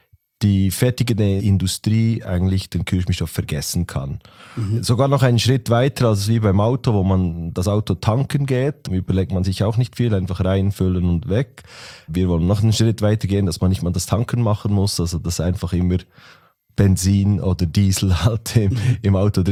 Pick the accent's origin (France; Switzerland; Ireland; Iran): Switzerland; Bern; Man hört es an meinem Akzent. Ich bin vielleicht aus Italien. Nein, ich bin aus der Schweiz, aus Bern, in der Nähe von Bern zu Hause.